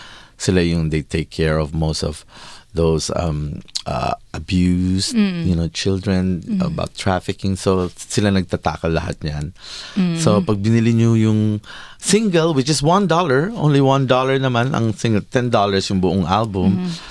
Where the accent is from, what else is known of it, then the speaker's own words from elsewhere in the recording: Melbourne, Victoria, Australia; Balit, pareho kami taga Melbourne.